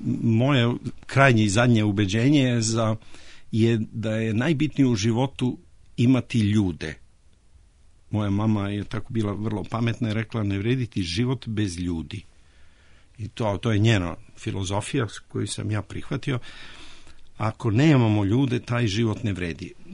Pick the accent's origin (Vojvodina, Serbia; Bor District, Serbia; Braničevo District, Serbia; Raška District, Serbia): Bor District, Serbia; Bor; now in Belgrade, Serbia; Ovde u Beogradu, ja sam iz Bora, tamo sam završio srednju i osnovnu školu